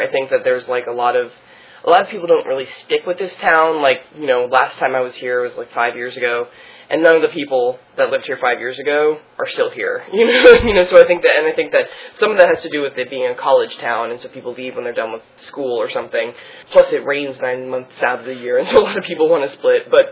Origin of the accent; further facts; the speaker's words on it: the South, United States; There's, like, my perspective on it as a Southerner is very different than I think a lot of Northwestern perspectives on environmentalism.